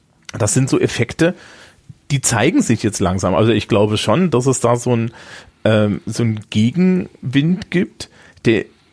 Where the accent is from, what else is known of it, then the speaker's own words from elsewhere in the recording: eastern Germany, Germany; Ich bin im Osten aufgewachsen, da war es ein bisschen anders.